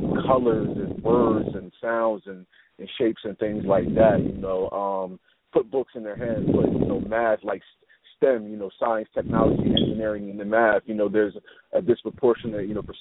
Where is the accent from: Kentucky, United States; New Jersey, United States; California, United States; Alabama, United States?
New Jersey, United States; You know, just, you know, growing up in North Jersey, also, you know, Newark, you know, Brunswick, you know, everywhere around